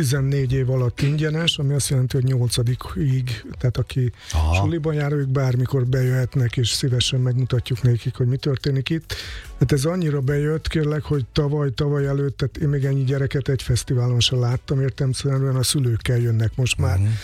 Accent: Kishegyes, Vojvodina, Serbia; és értelemszerűen innen származom, Kishegyesről

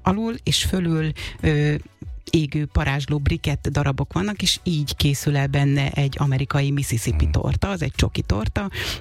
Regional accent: Békés, Hungary; Békés megyéből származom egyébként, és ott ez egy tradicionális süti

